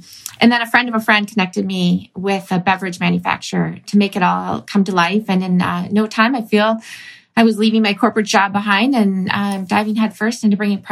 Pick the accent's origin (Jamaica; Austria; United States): United States; Midwest; I like beer being growing up in the Midwest